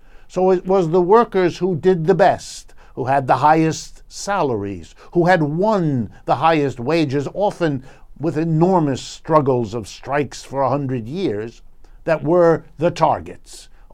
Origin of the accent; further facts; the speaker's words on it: Youngstown, Ohio, United States; I often talk here about Detroit or Cleveland or Camden, New Jersey, or my hometown, Youngstown, Ohio, as examples of what capitalism has done.